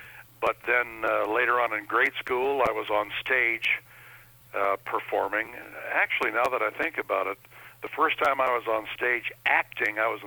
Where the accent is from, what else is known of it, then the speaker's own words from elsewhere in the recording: Portland, Oregon, United States; also born or lived in Omaha; Portland, Oregon, where I grew up. Born in Omaha, but I grew up in Portland, Oregon.